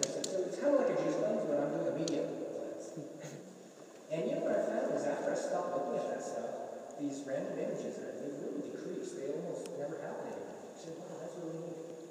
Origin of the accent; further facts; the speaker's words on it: China; I grew up in China